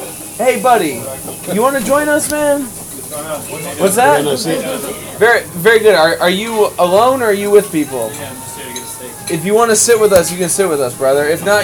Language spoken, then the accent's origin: English; Ohio, United States; now in China; I'm from Ohio. He's from Canada. I live in China.